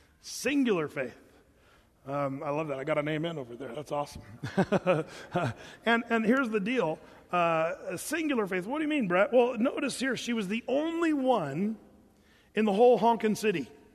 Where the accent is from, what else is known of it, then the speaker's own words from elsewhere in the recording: Portland, United States; And I'm from Portland, you know.